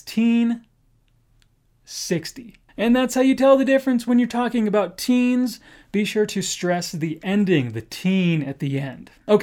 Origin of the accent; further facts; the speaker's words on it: United States; accent: American; But with my particular American accent, many North Americans have a very soft T